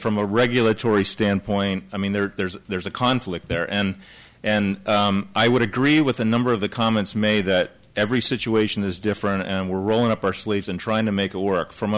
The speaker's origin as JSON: {"language": "English", "town": "Miami", "region": "Florida", "country": "United States", "tie": "born or raised there", "said": "I flew up here from my hometown, Miami, where I was the last 10 days"}